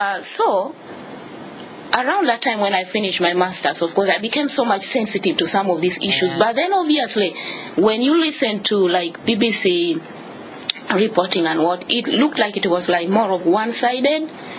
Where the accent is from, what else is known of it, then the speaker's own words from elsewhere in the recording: Uganda; accent: African; also born or lived in South Sudan; as you can hear from my accent, you know, African, strong African accent. Yes, you are right. I was born in South Sudan, lived there until around the age of around 5. And then because of the civil wars, you know, my parents moved to Uganda. So that's where I grew up